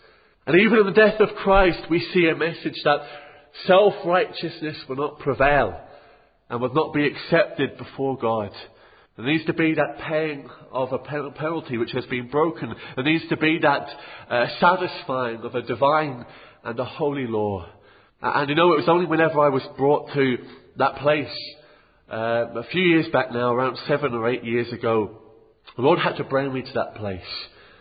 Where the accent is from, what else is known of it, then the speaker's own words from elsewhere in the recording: Lewes, South East England, United Kingdom; As you know, I come from Lewes, and I'm sure you know that by now, in the southeast of England.